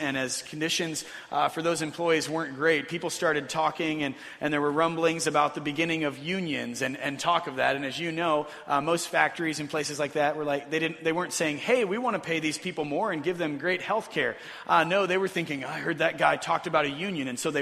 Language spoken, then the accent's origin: English; United States; there have been many moments that just as a father, as a human, as an American, have made me pause and start to cry